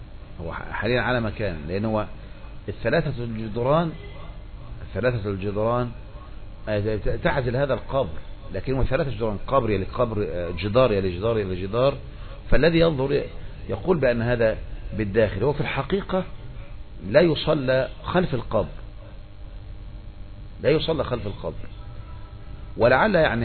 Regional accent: Egypt; يا الله احنا عندنا في مصر ده يا اخواني كان عملنا ايه ده؟

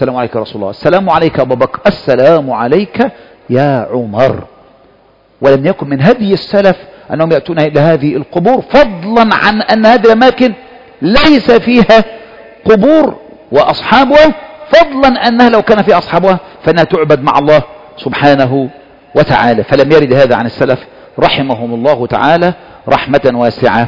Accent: Egypt; والله أنا مصري أهو

